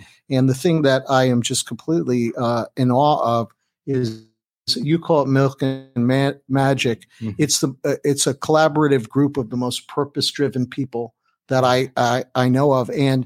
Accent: New York, United States; 9/11, being a New Yorker and having that kind of disruption

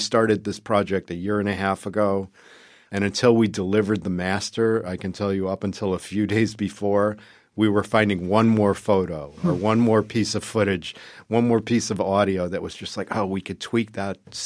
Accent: Cleveland, Ohio, United States; I grew up in Cleveland, Ohio, and one of the main astronauts from the Apollo program, Jim Lovell, is from Cleveland.

